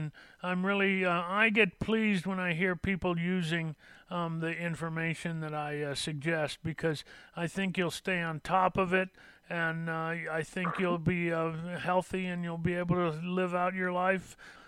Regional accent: Los Angeles, California, United States; I was born and raised in California, in Los Angeles.

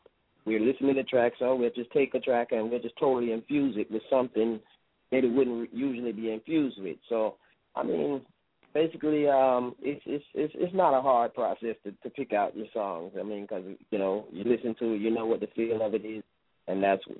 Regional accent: Florida, United States; born there; No, I was born in Florida. And basically, like, the thing with my thing was, basically, I was always going back and forth to Jamaica.

